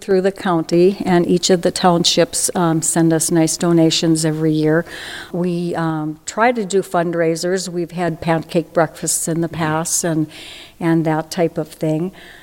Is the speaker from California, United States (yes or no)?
no; East Grand Forks, Minnesota, United States; now in Warren, United States; I'm not born and raised in this area. I mean, here in Warren, I come from East Grand Forks